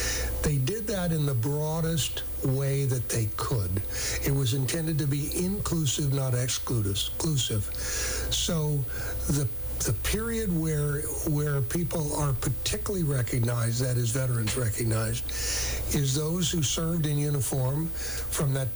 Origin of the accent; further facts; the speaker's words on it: New York, United States; He knew that I was from the New York area.